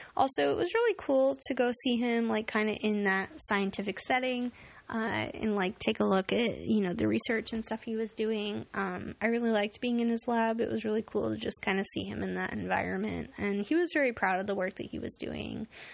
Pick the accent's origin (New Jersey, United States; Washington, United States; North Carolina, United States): Washington, United States; Seattle; And he already thought I was a stoner because I was from Seattle and, like, you know, a comedian